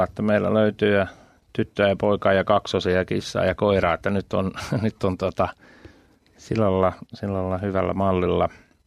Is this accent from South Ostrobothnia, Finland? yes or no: yes; Seinäjoki, South Ostrobothnia, Finland; tuolta Kasperista Seinäjoelta ollaan lähtöisin ja sieltä lähdetty ponnistamaan sitten eteenpäin.